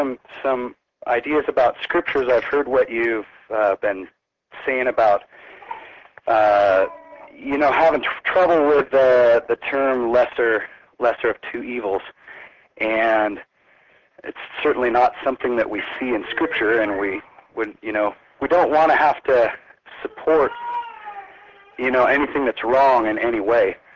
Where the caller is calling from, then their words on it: Lakeport, California, United States; I'm calling from Lakeport, California.